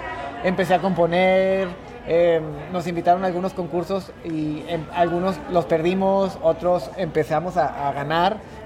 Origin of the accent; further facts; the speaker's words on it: Meoqui, Chihuahua, Mexico; que decidí salir fuera de mi ciudad natal. Yo soy de Meoqui, de por allá pegado a Delicias, a 1 hora de Chihuahua, Chihuahua.